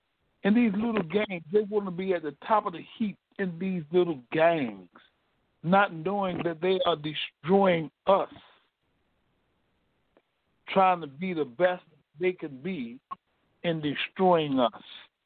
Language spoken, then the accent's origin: English; Greenville, South Carolina, United States; you know I'm from Greenville, South Carolina, so by being from the South, and we've seen a whole lot of things